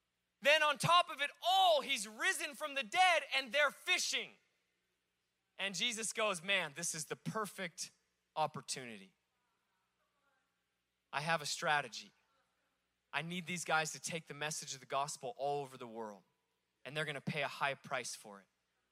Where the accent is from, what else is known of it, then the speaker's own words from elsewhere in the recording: Alaska, United States; I grew up, I worked on commercial fishing boats. I'm from Alaska.